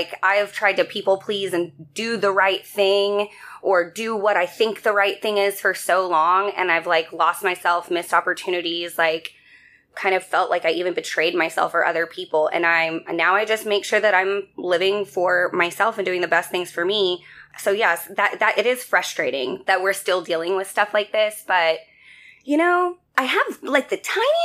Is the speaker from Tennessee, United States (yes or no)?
no; Fort Worth, Texas, United States; I'm from Fort Worth, Texas. I grew up in a really kind of sheltered environment school-wise.